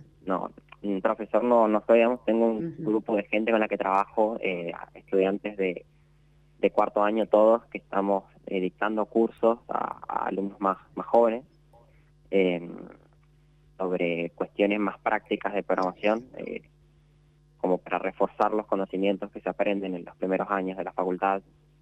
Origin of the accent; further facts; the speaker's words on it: Las Lomitas, Formosa, Argentina; now in Resistencia, Argentina; yo personalmente soy de Las Lomitas, Formosa, pero estoy viviendo acá en Resistencia desde el 2017.